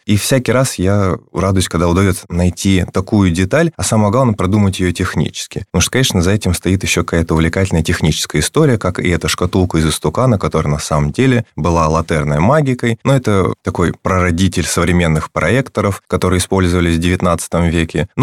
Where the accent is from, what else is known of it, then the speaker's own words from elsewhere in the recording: Irkutsk, Irkutsk Oblast, Russia; Я же из Иркутска